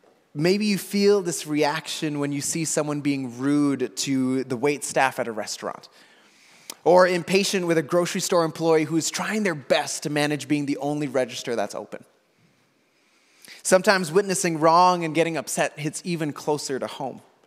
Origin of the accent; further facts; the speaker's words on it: Milwaukee, Wisconsin, United States; last week I got to watch the Minnesota Timberwolves play basketball against my hometown Milwaukee Bucks.